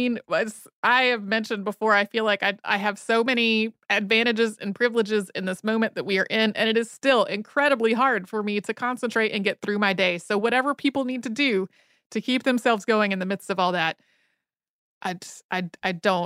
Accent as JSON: {"language": "English", "region": "Idaho", "country": "United States", "tie": "born or raised there"}